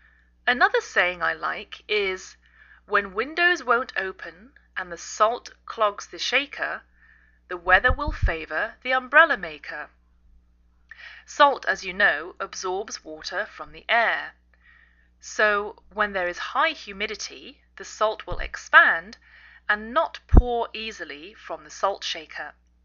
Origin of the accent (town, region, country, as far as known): England, United Kingdom; now in United States